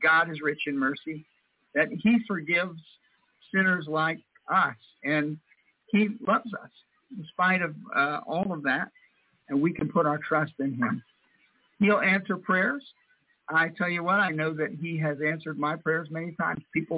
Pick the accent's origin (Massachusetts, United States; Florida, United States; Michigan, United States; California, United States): Florida, United States; Vero Beach; also born or lived in Fort Pierce; I am from Florida, though. I'm from Fort Pierce, Florida. That's where I was born, but I grew up in Vero Beach, Florida.